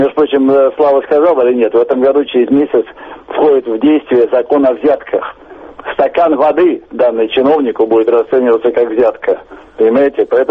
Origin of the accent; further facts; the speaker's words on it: Russia; moved away; Вот у нас на родине, в России